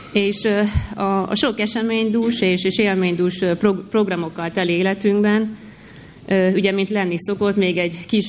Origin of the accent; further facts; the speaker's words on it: Kisvárda, Szabolcs-Szatmár-Bereg, Hungary; Kelet-Magyarországon egy kisvárosban, Kisvárdán nőttem fel.